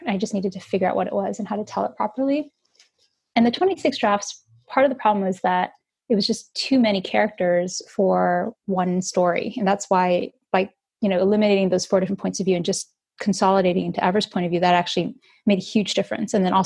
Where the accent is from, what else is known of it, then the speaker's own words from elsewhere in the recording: United States; It's not a culture that wears their heart on their sleeves the way I think Americans do, and obviously we're all American as well